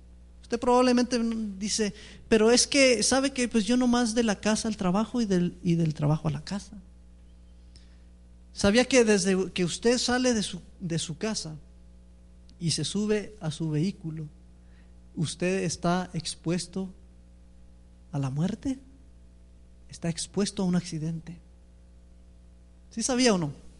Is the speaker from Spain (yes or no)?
no; Chihuahua, Mexico; Si es como un conocido de por allá de donde somos, de allá de Chihuahua